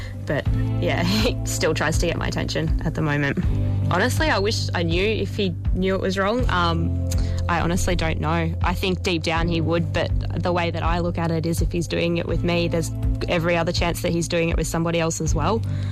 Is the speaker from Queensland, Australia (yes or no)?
yes; Brisbane, Queensland, Australia; I'm from Brisbane